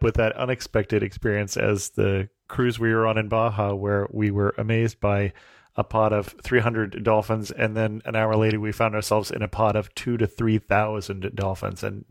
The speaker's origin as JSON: {"language": "English", "region": "Azores", "country": "Portugal", "said": "Also, episode number 290 on the Azores was rather special because I'm from the Azores"}